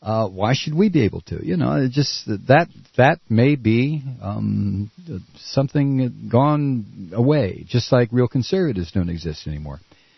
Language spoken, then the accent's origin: English; Ohio, United States; I grew up in Ohio, and I never thought too much about Indiana.